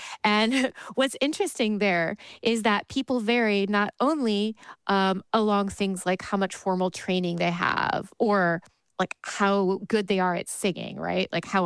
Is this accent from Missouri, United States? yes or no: yes; St. Louis, Missouri, United States; my parents took me, I grew up in St. Louis, Missouri. They took me to Powell Symphony Hall to hear Handel's Messiah.